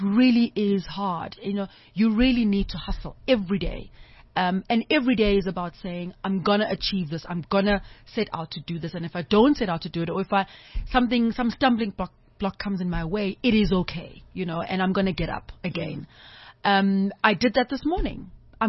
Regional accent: Umlazi, KwaZulu-Natal, South Africa; But really, my story is that I'm a young girl from Natal. I'm from Mlazi, and I had dreams.

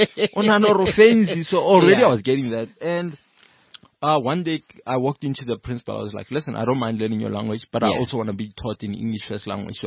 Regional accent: Rustenburg, North West, South Africa; also born or lived in Soweto; No, I was born in Soweto, then, we're from Rustenburg, so I grew up in Rustenburg. But, pretty much grew up in boarding school

